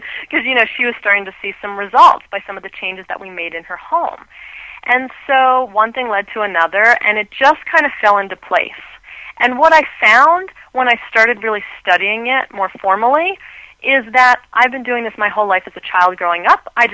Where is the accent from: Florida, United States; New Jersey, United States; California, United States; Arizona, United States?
New Jersey, United States; I'm born and raised in New Jersey, and I went to school there, and I got a BA in communications, and I then kind of moved on to New York City